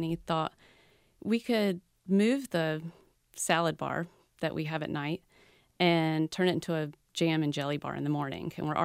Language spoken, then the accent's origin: English; Smithfield, North Carolina, United States; the featured spot is starts in my hometown of Smithfield with Hills of Snow